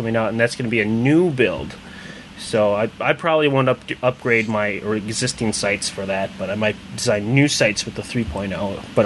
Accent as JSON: {"language": "English", "country": "United States", "said": "because I'm an American. I believe in that sort of thing, and unfairness is just, I guess, America's way."}